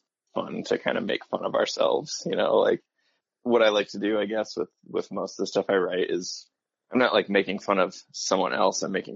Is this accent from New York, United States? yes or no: no; Iowa, United States; moved away as an adult; now in Missoula, United States; Boy, I grew up in a bunch of small towns around Iowa, actually, and then went to college. I left Iowa for grad school.